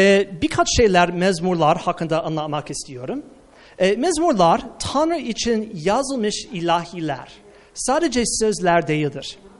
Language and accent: Turkish; United States; Turkish is a second language; memleketim Doğu Karadeniz çok benzer. O yüzden bir Amerikalı Karadenizlisiyim. Öyle işte ama aksanım öyle değil.